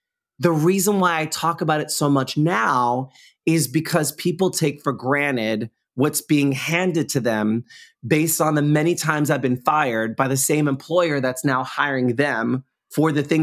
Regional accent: New York, United States; I don't know if I feel like I'm scrappy and maybe it's from being a New Yorker

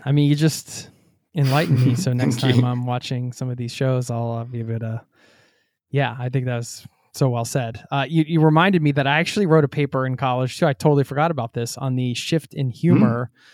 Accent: Philadelphia, Pennsylvania, United States; I liked that you used Philadelphia, my hometown, as an alternate to New York City.

